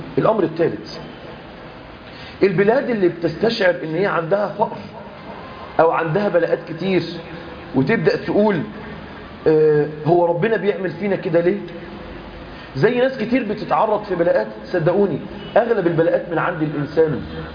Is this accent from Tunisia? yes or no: no; Egypt; بلادنا مصر